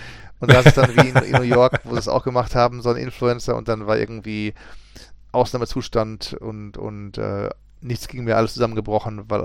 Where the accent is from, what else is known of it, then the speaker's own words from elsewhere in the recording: Essen, North Rhine-Westphalia, Germany; Ja, aber Gelsenkirchen als Essener ist immer so ein bisschen schwierig.